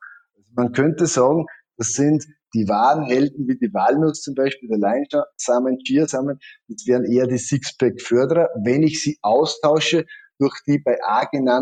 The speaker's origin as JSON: {"language": "German", "country": "Austria"}